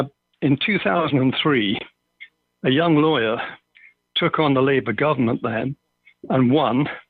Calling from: Los Boliches, Andalusia, Spain; from Los Boliches.

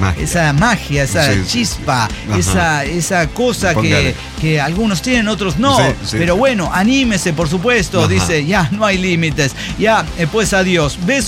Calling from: León, Guanajuato, Mexico; soy el iletrado de León, Guanajuato

